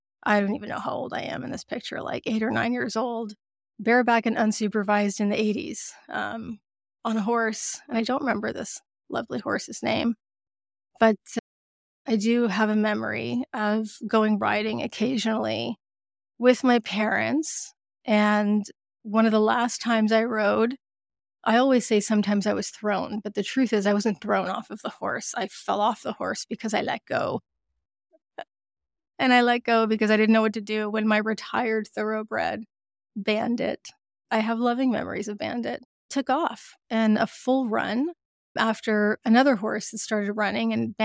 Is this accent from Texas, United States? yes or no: yes; Texas, United States; now in Canada; I grew up in Texas, so horses are just a part of the culture in the same way that hockey is a part of the culture here in Canada, where we moved back to. I'm Canadian. I was born here, and then we moved down south and stayed there.